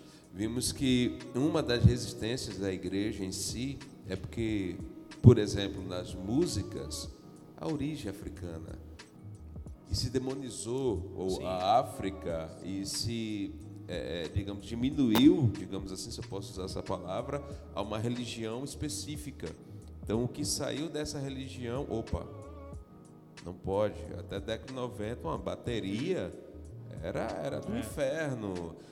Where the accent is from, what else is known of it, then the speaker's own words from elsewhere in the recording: Brazil; nós sabemos muito bem que nós, como bons brasileiros, gostamos de importar